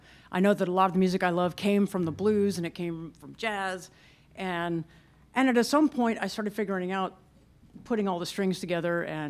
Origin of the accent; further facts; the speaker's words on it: Dripping Springs, Texas, United States; I grew up in Dripping Springs, Texas, which at the time was much more in the country.